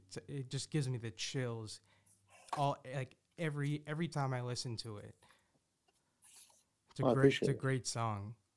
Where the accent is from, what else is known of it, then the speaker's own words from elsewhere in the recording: Boston, Massachusetts, United States; I'm from Boston.